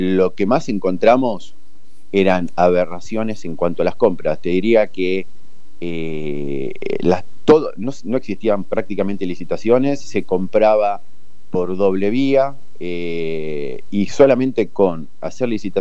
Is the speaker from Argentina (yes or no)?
yes; Argentina; me entristece mucho como argentino que esto no sea considerado un delito.